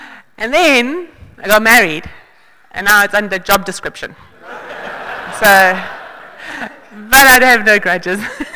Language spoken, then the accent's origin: English; Johannesburg, Gauteng, South Africa; now in Franschhoek, South Africa; We're from Johannesburg originally, well, I am, and the small town of Franschhoek has really welcomed us.